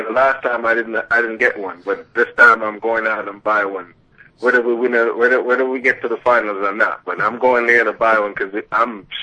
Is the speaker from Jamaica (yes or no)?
yes; Jamaica; now in New York, United States; I'm a Jamaican guy, so I don't know much about football. I taught myself by watching football and TV every Sunday when I just came to this country.